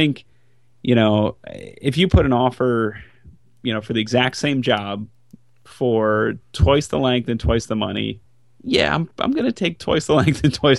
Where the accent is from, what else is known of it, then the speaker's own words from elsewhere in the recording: Allentown, Pennsylvania, United States; So I was a lifelong wrestling fan. I grew up in Allentown, Pennsylvania.